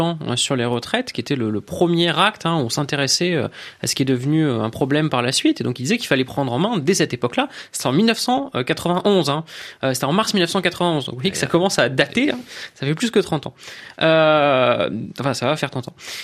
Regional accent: France; On se vit encore en tant que Français comme des ruraux.

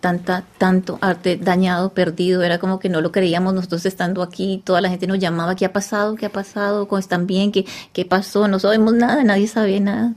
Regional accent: Colombia; now in Paris, France; yo soy colombiana

